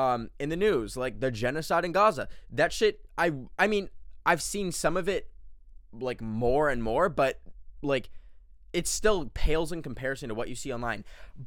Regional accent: Canada; now in United States; Listen, I grew up in Canada. We have a completely different fucking political system.

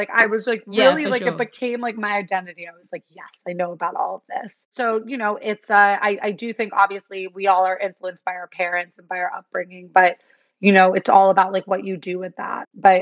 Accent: New York City, New York, United States; Because I grew up on the Upper East Side, I was around a lot of mostly dads who worked on Wall Street, including my own dad.

